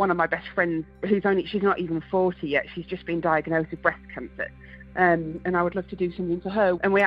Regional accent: Hemel Hempstead, East of England, United Kingdom; Hemel Hempstead.

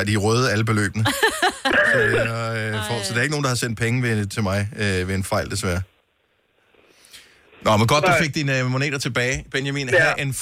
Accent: Esbjerg, Region of Southern Denmark, Denmark; born there; Lad os tage en tur til Esbjerg, min fødeby.

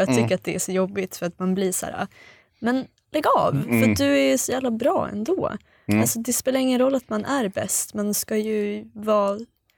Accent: Sweden; för att vi är svenskar och svenskar är lite...

